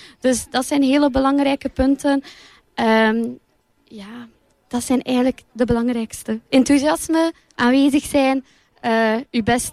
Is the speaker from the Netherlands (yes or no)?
no; Zottegem, Flanders, Belgium; ik ben een Zottegemse, geboren en getogen in Zottegem. Ik ben 24 jaar